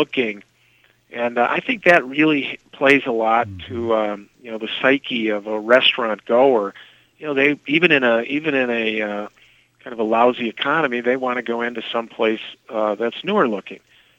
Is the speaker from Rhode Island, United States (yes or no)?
no; St. Paul, Minnesota, United States; Minneapolis, St. Paul. I grew up in St. Paul.